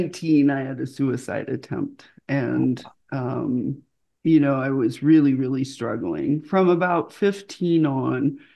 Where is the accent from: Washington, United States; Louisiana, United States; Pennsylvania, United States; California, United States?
Washington, United States; Seattle; Because I grew up in Seattle, my brother was in the grunge scene.